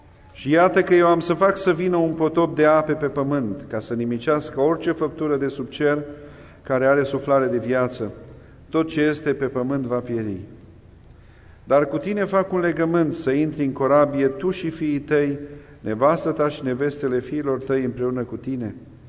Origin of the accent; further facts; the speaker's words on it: Romania; în țara și în societatea în care noi am crescut ca români